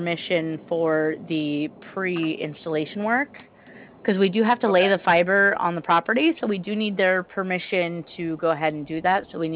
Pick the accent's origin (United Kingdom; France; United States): France; I'm from France, so, I mean, it kind of makes sense.